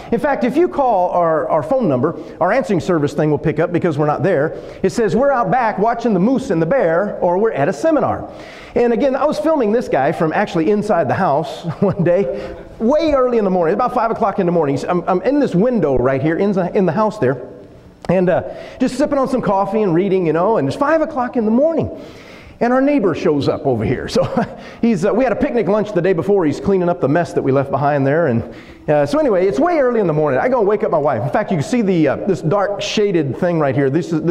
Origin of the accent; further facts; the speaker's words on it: Texas, United States; But we're from South Texas.